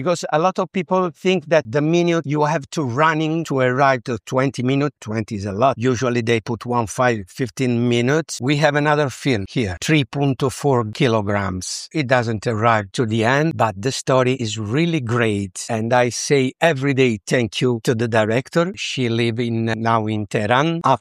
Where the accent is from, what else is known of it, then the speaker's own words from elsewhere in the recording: Rome, Lazio, Italy; English is a second language; I came from Roma.